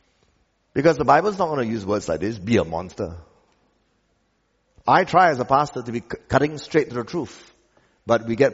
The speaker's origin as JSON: {"language": "English", "country": "Australia", "said": "Whereas the culture I came from Australia would be basically a circle."}